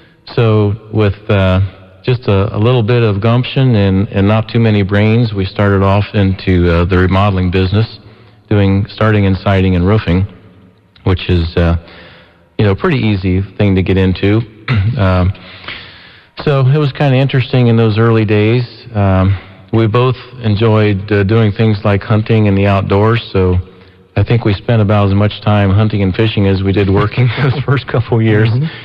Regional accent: Columbus, Ohio, United States; And because I was born and raised in Columbus.

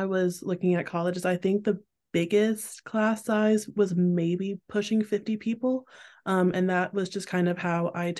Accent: North Carolina, United States; now in Oregon, United States; So I go to a small liberal arts school in Oregon, like I said. I'm from North Carolina.

